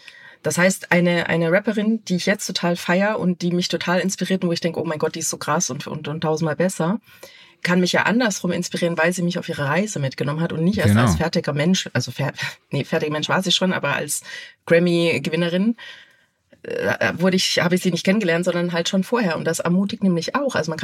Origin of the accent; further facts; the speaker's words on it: eastern Germany, Germany; Ich komme aus Ostdeutschland, meine Mutter war Ingenieurin, mein Opa auch.